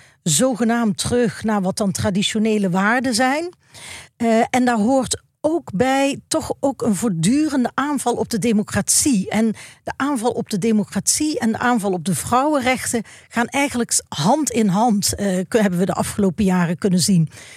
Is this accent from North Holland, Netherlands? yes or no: no; Maastricht, Limburg, Netherlands; ik ben opgegroeid in Maastricht. En Maastricht is best... was best een klassenmaatschappij.